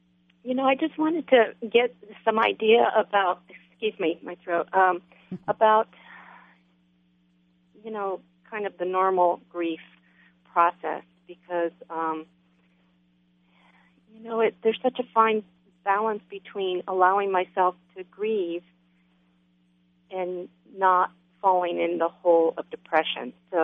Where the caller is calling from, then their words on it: Pasadena, California, United States; I'm calling from Pasadena.